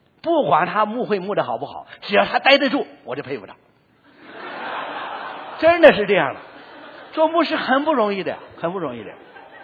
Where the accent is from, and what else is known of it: China